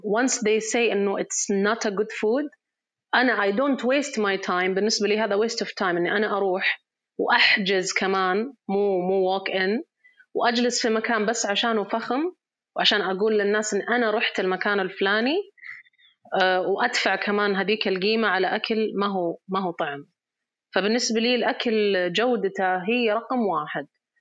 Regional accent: Riyadh, Riyadh Province, Saudi Arabia; يعني من جد صعب تلاقي أكل مرة لذيذ على كثرة المطاعم عندنا في الرياض

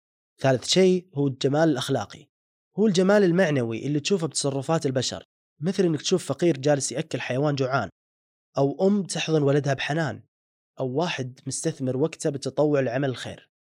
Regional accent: Saudi Arabia; في جملة منتشرة عندنا بالسعودية تقول لك عامل كما تعامل

